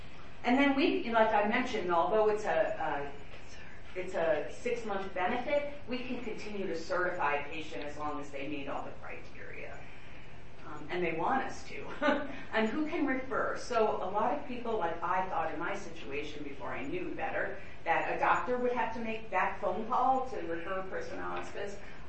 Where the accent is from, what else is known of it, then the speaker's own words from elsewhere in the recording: New York, United States; I'm originally from New York.